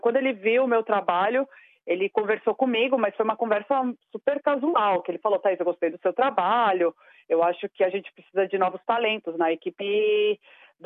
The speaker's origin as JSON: {"language": "Portuguese", "country": "Brazil", "said": "eu sou brasileira"}